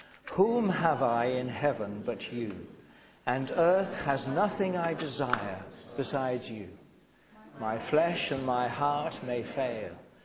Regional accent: South West England, United Kingdom; I'm Cornish, you know

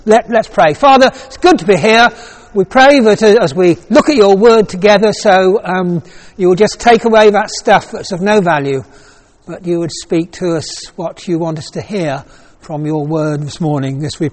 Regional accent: Leicester, East Midlands, United Kingdom; I was born in Leicester, lived in Leicester as a young man, worked for Midland Bank around the Midlands for 18 years.

